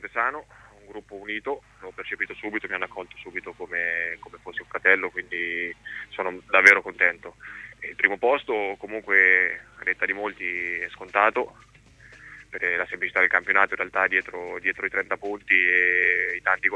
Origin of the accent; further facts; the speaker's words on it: Ancona, Marche, Italy; è un onore poterla vestire per me, che sono anconetano, soprattutto dopo 10 anni in cui ho giocato lontano da casa